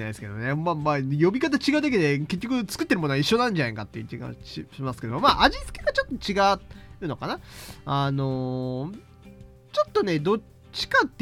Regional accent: Hokkaido, Japan; 北海道に、ね、帰った時にそううちの実家にねご挨拶しに行った時にですね、その時に空港、僕のその地元の空港の中にあるスープカレー屋さんで

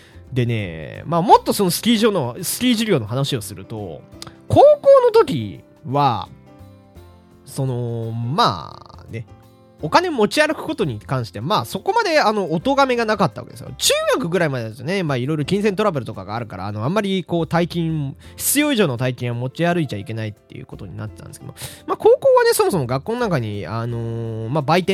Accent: Hokkaido, Japan; 少なからず僕の田舎の方では特有、僕の田舎の方ではあった話で。北海道はですね、冬の体育の授業で、スキー授業というのをやるんですね。

